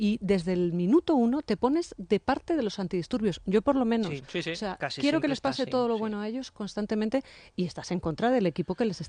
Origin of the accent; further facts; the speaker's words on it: Spain; siendo española.